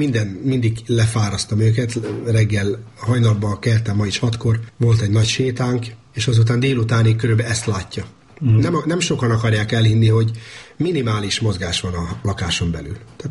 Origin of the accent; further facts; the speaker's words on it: Trnava Region, Slovakia; kérdezik tőlem, hogy honnan származok, akkor azt szoktam mondani, hogy csalóközi gyerek vagyok